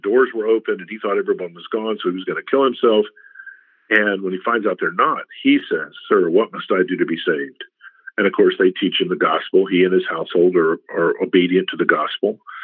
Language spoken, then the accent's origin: English; San Antonio, Texas, United States; I grew up around San Antonio, Texas. San Antonio is that way.